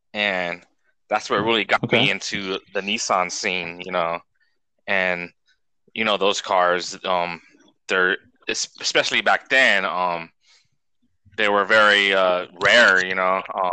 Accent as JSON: {"language": "English", "town": "San Diego", "region": "California", "country": "United States", "said": "So I'm from San Diego, and you know, the heart of our auto enthusiasts, audio too, I guess."}